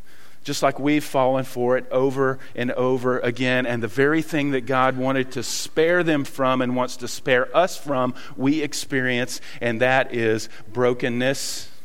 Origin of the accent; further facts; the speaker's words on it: the South, United States; accent: Southern; my native language is Southern. So I mostly stick to that.